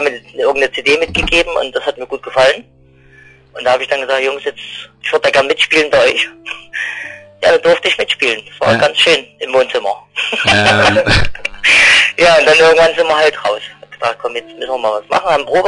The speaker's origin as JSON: {"language": "German", "town": "Gera", "region": "Thuringia", "country": "Germany", "tie": "born there", "also_born_or_lived": "Eisenberg", "said": "Ich bin in Gera geboren und bin dann irgendwann mal nach Eisenberg umgezogen"}